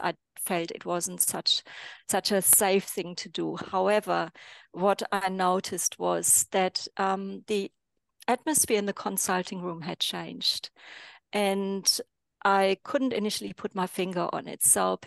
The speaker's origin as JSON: {"language": "English", "country": "Germany", "moved": "yes", "lives_now": "Australia", "said": "So obviously, as you can hear, I'm not Australian. So I migrated from Germany in 1991."}